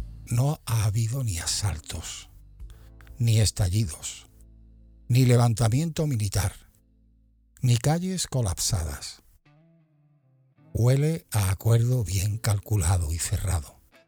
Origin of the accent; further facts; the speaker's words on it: Spain; Venezuela es una triste tragedia humanitaria que nos toca como españoles de lleno